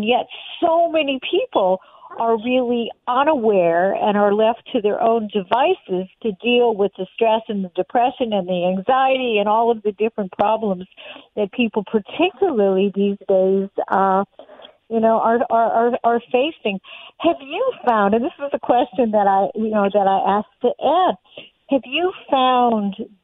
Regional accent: Canada; now in United States; I'm Canadian, and I would like to think that we are definitely a kinder, gentler country where people don't have to worry about healthcare

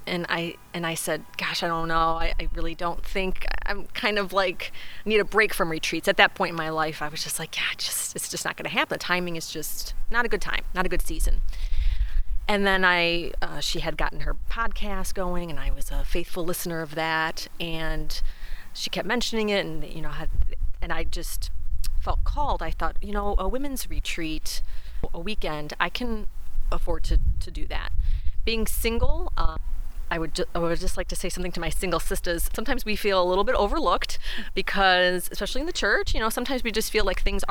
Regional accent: Cleveland, Ohio, United States; now in Michigan, United States

